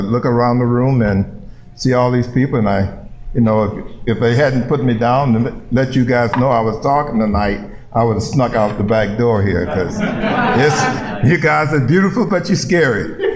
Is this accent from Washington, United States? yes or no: no; Galveston, Texas, United States; born there; But I just want to say that I was born down in Galveston, Texas, and, you know, and that's why I picked up this great tan.